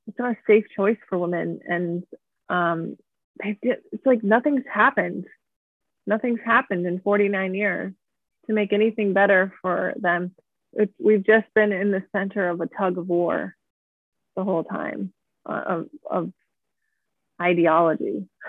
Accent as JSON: {"language": "English", "region": "Indiana", "country": "United States", "tie": "born or raised there", "said": "I was pretty involved in the pro-life community in my home state of Indiana for about 2 years"}